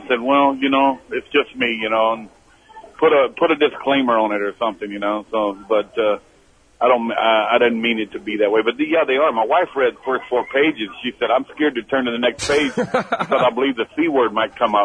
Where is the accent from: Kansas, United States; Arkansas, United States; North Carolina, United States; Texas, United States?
Texas, United States; Growing up in Texas, we use them like the dog or the cat.